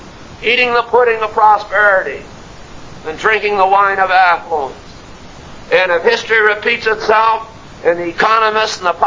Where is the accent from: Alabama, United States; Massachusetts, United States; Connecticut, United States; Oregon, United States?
Connecticut, United States; New Haven; I'm glad to find out that it was my hometown, that area, New Haven, New England